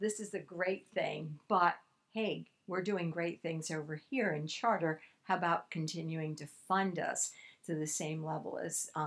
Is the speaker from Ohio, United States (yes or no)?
no; Florida, United States; So I come from Florida, and there's some interesting things that are happening in Florida.